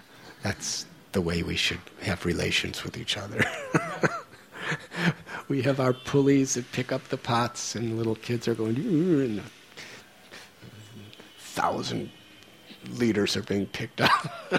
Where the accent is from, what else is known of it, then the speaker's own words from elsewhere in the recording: United States; I was born and raised in America.